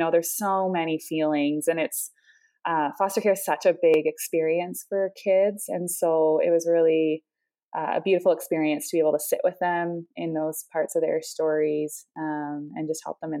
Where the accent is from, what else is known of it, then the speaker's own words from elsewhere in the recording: Canada; moved away as an adult; now in United States; So I'm from Canada originally. I moved to the U.S. when I went to Wheaton College to get my grad degree in clinical psychology.